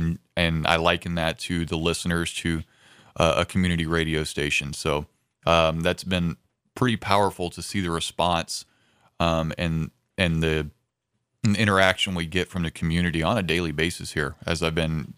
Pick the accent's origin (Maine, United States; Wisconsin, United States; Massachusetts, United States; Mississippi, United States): Mississippi, United States; also born or lived in Tennessee; So, you know, I grew up in North Mississippi and in southwestern Tennessee.